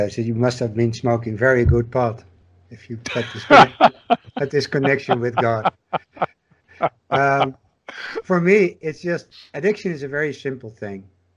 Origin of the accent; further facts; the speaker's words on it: Arnhem, Gelderland, Netherlands; English is a second language; now in Amsterdam, Netherlands; No, I grew up in Arnhem, which is in the east of Holland.